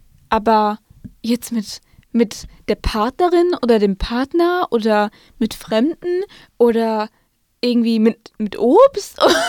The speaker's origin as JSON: {"language": "German", "town": "Marl", "region": "North Rhine-Westphalia", "country": "Germany", "said": "Das Ding ist, dazu muss man sagen, ich komme ja auch aus Mal."}